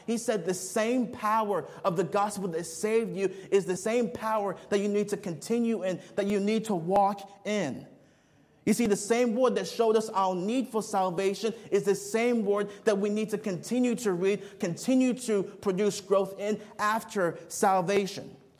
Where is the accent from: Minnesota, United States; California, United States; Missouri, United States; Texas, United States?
Minnesota, United States; Eagan; I remember growing up in the Midwest in Minnesota, a lot of farms. I grew up in a small town, Eagan, Minnesota, and everywhere you drove, it was just farms.